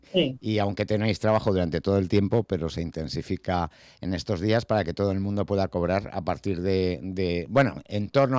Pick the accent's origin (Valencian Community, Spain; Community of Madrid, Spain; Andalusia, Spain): Community of Madrid, Spain; Madrid; los madrileños somos como los de Bilbao, que nacemos donde nos da la gana.